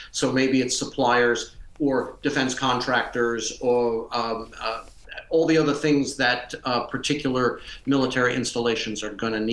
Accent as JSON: {"language": "English", "town": "Philadelphia", "region": "Pennsylvania", "country": "United States", "tie": "born or raised there", "lives_now": "Ohio, United States", "said": "I grew up in Philadelphia. I'm a city kid, but I find myself now living in a very small town in the middle of rural Ohio"}